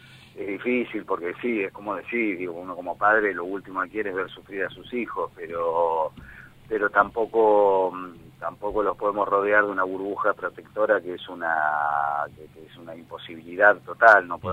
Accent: Argentina

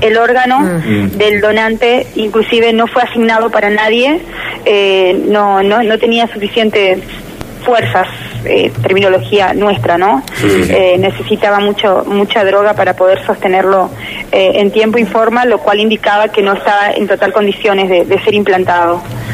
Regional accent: Montecarlo, Misiones, Argentina; gracias Monte Carlo. Nosotros somos hijos de Monte Carlo, pero también sentimos el acompañamiento de todo Misiones

